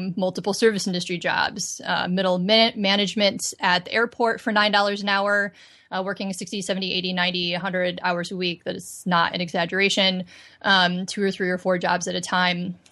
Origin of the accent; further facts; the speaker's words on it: Indiana, United States; moved away as an adult; also born or lived in Chicago / Maryland / New York; now in Southern California, United States; I am originally from Indiana. And I went to Chicago for school and lived there for 15 years.